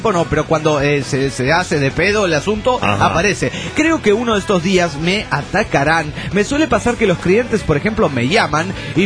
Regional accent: Mexico City, Mexico; Soy yo, el chilango, que anda trabajando en Rosarito

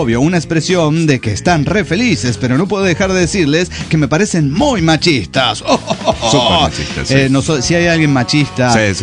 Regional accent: Tarija, Bolivia; de Tarija, Bolivia.

